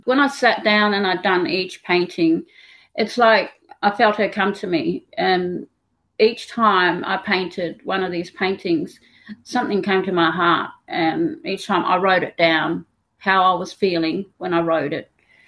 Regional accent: Roebourne, Western Australia, Australia; I'm Indubrundi and I'm from Roebourne in the Pilbara.

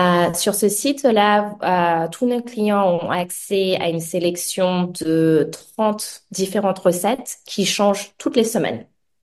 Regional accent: France; moved away as an adult; now in Australia; moi j'ai quitté la France en 2010. Et à la base, c'était pour faire mon semestre à l'étranger.

